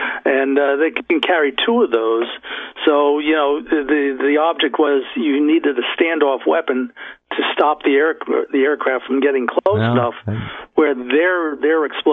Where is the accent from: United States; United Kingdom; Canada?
United States; Middletown, New Jersey; I'm from Middletown. I've lived in Middletown, as did my wife.